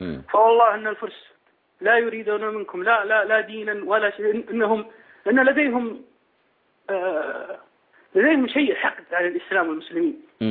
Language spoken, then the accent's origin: Arabic; Taif, Makkah Province, Saudi Arabia; أنا موجود، أنا في من الطائف.